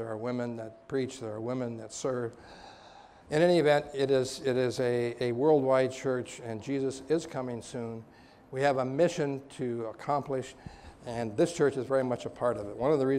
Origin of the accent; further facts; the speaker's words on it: California, United States; We are from Northern California. We go to the Hayward Church.